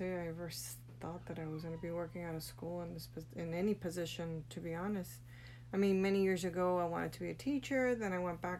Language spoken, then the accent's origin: English; New Jersey, United States; born there; now in Miami, United States; Well, I've only lived here in Miami, and then I was born in New Jersey.